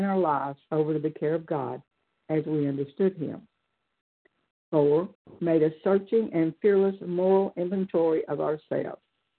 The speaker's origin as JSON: {"language": "English", "town": "Pensacola", "region": "Florida", "country": "United States", "said": "I'm a food addict, and I am from Pensacola, Florida."}